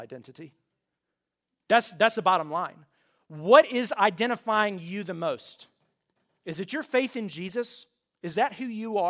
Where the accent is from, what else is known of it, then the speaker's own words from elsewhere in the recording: United States; I'm American. I love America, all right?